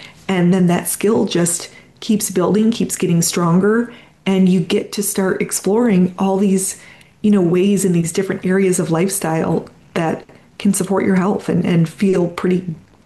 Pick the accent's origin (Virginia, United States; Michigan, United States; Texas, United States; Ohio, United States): Michigan, United States; because I'm a Midwestern girl. I grew up in Michigan